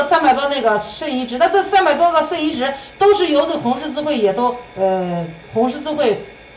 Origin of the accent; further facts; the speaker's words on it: Henan, China; 我是河南的